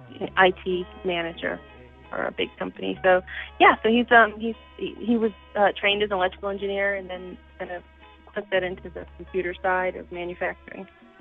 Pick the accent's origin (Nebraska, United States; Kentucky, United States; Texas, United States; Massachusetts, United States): Massachusetts, United States; Shrewsbury; now in Winston-Salem, United States; No, I'm from Shrewsbury, Massachusetts, which is in central Massachusetts. So I lived up there, went to school up there.